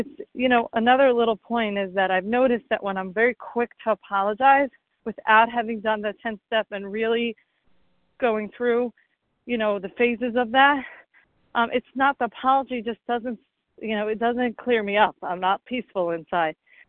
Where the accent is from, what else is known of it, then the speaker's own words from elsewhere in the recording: New Jersey, United States; I'm very grateful to be here. I'm from New Jersey. I'm taking a walk in the park here.